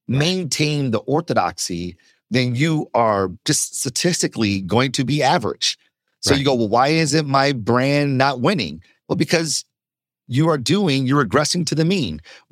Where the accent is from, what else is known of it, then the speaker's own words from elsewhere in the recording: Detroit, Michigan, United States; Look, I'm from Detroit. I'm a Pistons fan, obviously.